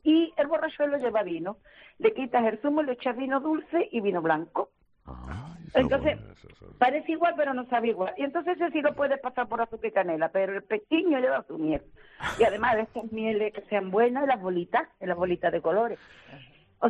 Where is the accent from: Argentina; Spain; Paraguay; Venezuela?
Spain; Andalusia; aquí en mi tierra, aquí en la provincia de Cádiz